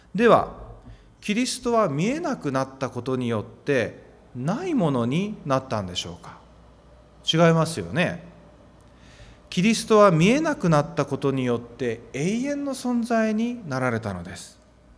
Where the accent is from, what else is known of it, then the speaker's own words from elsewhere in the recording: Ijuin, Kagoshima, Japan; now in Itoshima, Japan; 私は昨年の4月に糸島に参りましたが、その前までは、私の出身であります鹿児島の伊集院というところで牧会をしておりました。